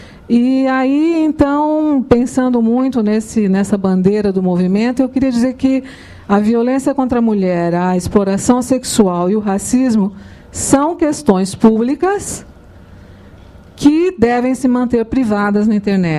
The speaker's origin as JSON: {"language": "Portuguese", "region": "São Paulo", "country": "Brazil", "said": "eu já tinha me apresentado, eu sou de São Paulo"}